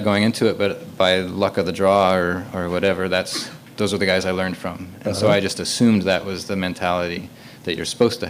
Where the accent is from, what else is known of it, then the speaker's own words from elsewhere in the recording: McGrath, Alaska, United States; I grew up in McGrath, and it's river culture there. And in the winters, it was snow machines and dog sleds to get to the cabin. And in the summer, it's a riverboat. So just sort of growing up in wilderness.